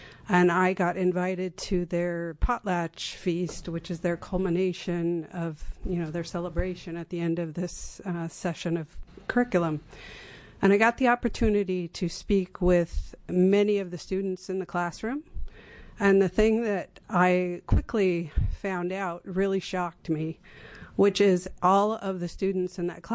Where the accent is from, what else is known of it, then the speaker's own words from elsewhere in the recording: Oregon, United States; I am a non-Native in terms of being an Indian. I have lived in Oregon my entire life.